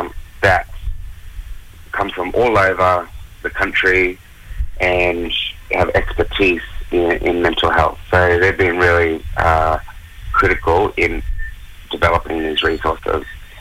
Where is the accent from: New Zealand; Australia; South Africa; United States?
Australia; Alice Springs, Northern Territory; I'm Pittenjetta Yankinjetta and Puttam. I'm from Central Australia.